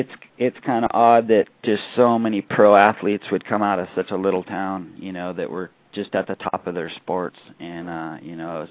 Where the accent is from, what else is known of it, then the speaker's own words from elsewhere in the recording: San Clemente, California, United States; Yeah, Joey's probably heard the legends just in my town of, you know, like growing up in San Clemente, there were so many strong athletes that were so influential.